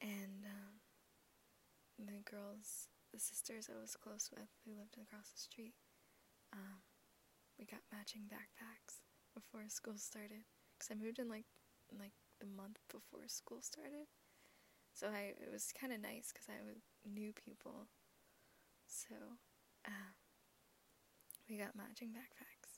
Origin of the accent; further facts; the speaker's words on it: East Coast, United States; I grew up in a few different states on the East Coast. And the first time we moved up there, we moved from the South.